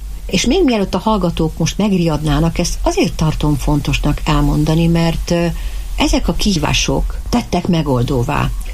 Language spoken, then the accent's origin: Hungarian; Szeged, Csongrád-Csanád, Hungary; moved away as an adult; now in Miskolc, Hungary; én szegedi vagyok, szegedi születésű, és a Napfény városában születtem, ott nőttem föl, bár felnőtt életem hosszabb idejét Miskolcon éltem.